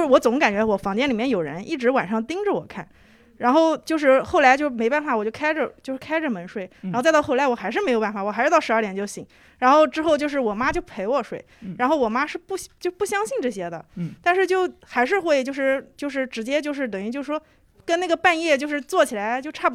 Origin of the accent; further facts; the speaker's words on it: Nanjing, Jiangsu, China; 我是南京的，然后我妈妈是南通的